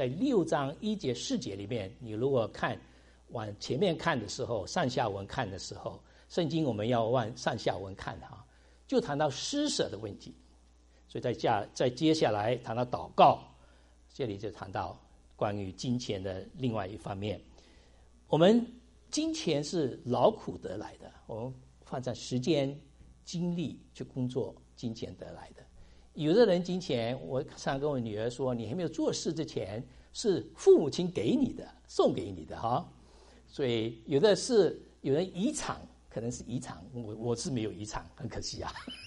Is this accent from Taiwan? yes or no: no; China; 我们中国人很会省钱啊，省越多越好，越多越觉得安全感